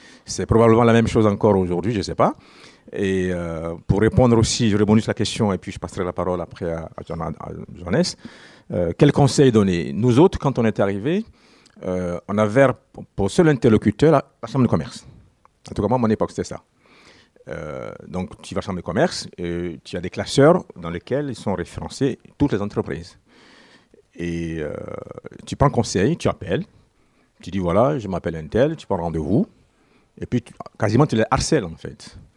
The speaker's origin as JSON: {"language": "French", "country": "Côte d’Ivoire", "said": "moi je viens de Côte d'Ivoire"}